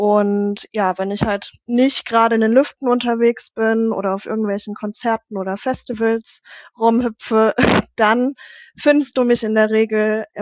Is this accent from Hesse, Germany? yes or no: yes; Frankfurt am Main, Hesse, Germany; geboren und aufgewachsen im Herzen von Europa, im schönen Frankfurt am Main. Bin 33